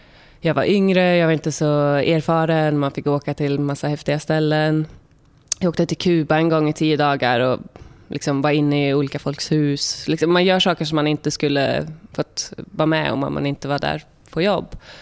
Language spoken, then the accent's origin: Swedish; Karlstad, Värmland, Sweden; now in New York, United States; Jag kommer från Karlstad, eller utanför Karlstad i Värmland. Och jag har bott i New York i 10 år nu snart och jobbar som modell här.